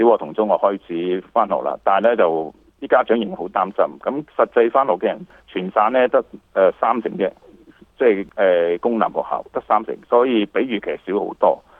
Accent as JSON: {"language": "Cantonese", "country": "Canada", "said": "因为我哋加拿大人本身咧都系比较讲嗰、那个即系、就是、容忍啊、宽容啊"}